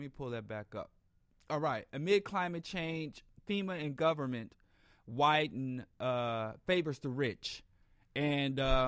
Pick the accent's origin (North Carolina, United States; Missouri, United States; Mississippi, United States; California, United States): Missouri, United States; I'm from Missouri. Or Missouri, depending on, you know, what part you're from. I'm from Missouri.